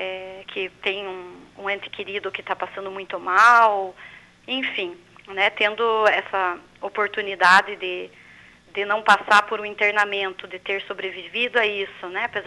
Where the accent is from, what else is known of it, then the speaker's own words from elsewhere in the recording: União da Vitória, Paraná, Brazil; Todos sabem que eu sou oriunda de União da Vitória, porém trabalho aqui com o deputado em Curitiba.